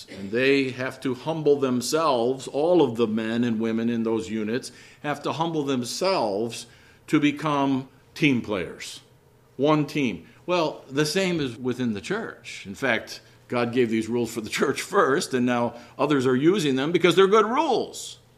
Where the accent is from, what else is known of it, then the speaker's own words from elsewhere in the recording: Chicago, Illinois, United States; And of course, you all have to remember I'm from Chicago. We talk like this.